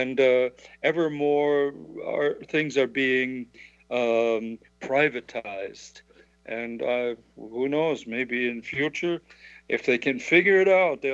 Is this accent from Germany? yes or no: yes; Saxony, Germany; I was born in Saxony, which is in the east, and I still buy a beer bottled there because it is water that I drank as a child.